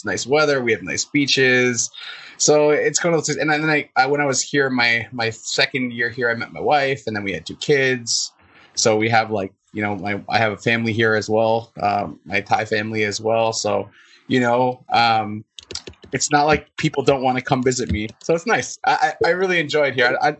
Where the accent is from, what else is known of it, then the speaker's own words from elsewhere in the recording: Toronto, Ontario, Canada; And so I'm from Toronto originally. So that's our city, go Raptors.